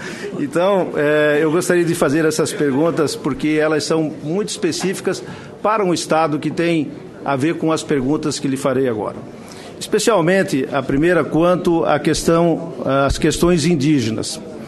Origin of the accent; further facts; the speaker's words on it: Paraná, Brazil; Já que todos nós somos da mesma região do oeste do Paraná